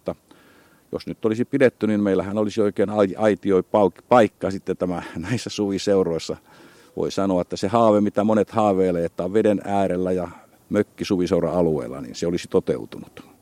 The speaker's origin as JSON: {"language": "Finnish", "town": "Pori", "region": "Satakunta", "country": "Finland", "tie": "born there", "lives_now": "Nakkila, Finland", "said": "olen syntynyt Porissa. Ja vaikka nyt olen asunut Nakkilan kirkon vaiheella vuodesta 1969, niin koin kuitenkin väkevästi olevani porilainen edelleenkin."}